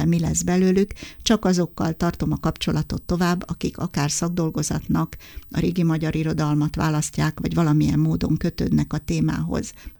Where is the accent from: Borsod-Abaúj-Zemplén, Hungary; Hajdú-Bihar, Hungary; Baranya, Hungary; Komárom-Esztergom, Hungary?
Komárom-Esztergom, Hungary; Dorog; meghívtak a szülővárosom, akkor még nem is volt város, Dorog